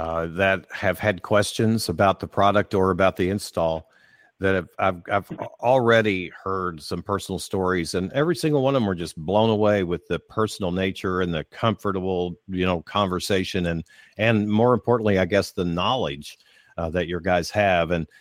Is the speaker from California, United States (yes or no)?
no; Kentucky, United States; moved away as an adult; I'm from Kentucky, lived there till I moved to Florida 9 years ago